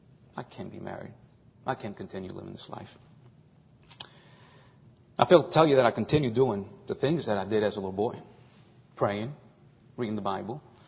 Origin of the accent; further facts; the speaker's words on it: New Orleans, Louisiana, United States; now in Covington, United States; moved back to Covington, which I was actually from the New Orleans area. Moved to Covington with my girlfriend.